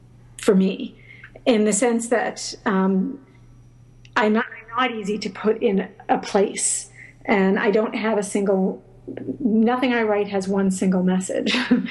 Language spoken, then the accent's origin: English; Micronesia; I grew up in Micronesia during the Cold War, with my father who is a very gifted electrical engineer